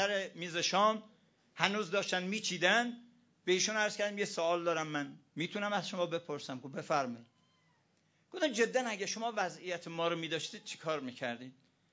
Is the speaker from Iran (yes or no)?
yes; Iran; مردم چجوری با ما برخورد میکنن تا میفهمیدن ما ایرانی هستیم